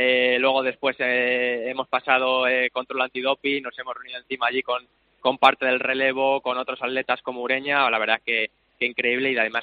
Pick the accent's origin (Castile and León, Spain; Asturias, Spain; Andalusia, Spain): Castile and León, Spain; La Sagrada; also born or lived in La Fuente de San Esteban; Bueno, yo soy de dos pueblos, se llama uno La Sagrada y otro La Fuente de San Esteban.